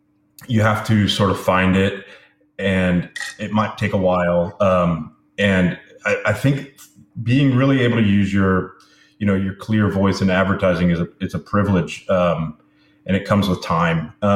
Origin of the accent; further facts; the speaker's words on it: the South, United States; because I am from the South, and I grew up in college with people drinking that stuff